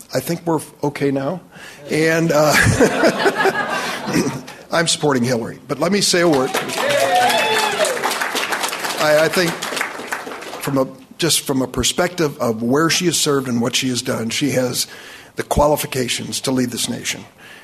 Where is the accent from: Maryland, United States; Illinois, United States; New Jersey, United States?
Illinois, United States; East St. Louis; I was born and raised in East St. Louis, Illinois.